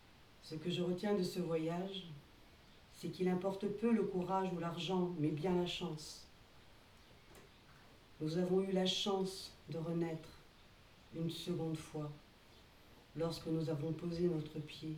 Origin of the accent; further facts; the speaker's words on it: Côte d’Ivoire; j'ai 23 ans et je suis originaire de Côte d'Ivoire.